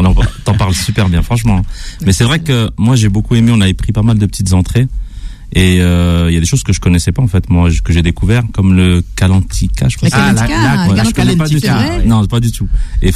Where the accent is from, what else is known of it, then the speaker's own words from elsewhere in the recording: Morocco; Moi, je suis marocain.